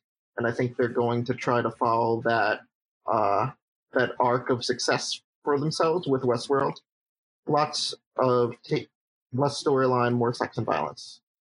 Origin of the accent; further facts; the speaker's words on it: New York, United States; I'm the New Yorker who makes things work.